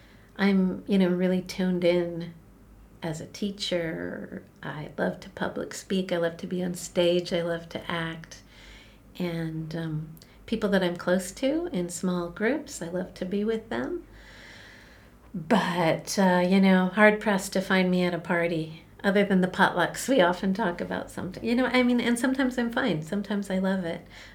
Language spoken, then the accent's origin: English; Canada; Donna's American, I'm Canadian